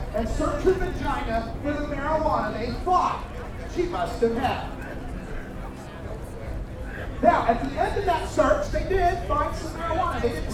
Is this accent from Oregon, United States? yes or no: yes; Portland, Oregon, United States; I'm from Portland, Oregon. We got some measure of freedom in Portland, Oregon.